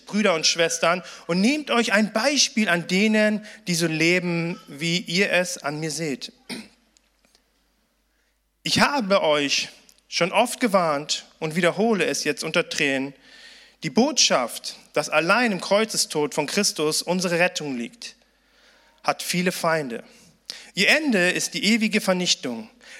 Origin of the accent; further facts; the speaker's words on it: Germany; Ich bin sparsam, ich bin Deutscher. Das ist meine Heimat.